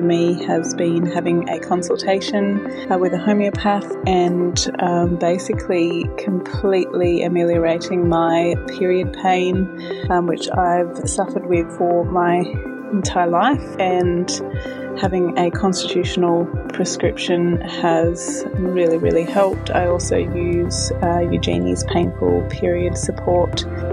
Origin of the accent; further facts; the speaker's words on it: Perth, Western Australia, Australia; I'm from Perth.